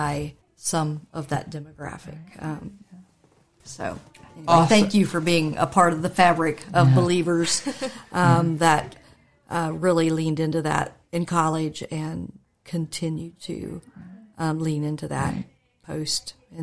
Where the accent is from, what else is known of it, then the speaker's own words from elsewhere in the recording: Dayton, United States; And I guess you grew up in Broadway, and I grew up in Dayton.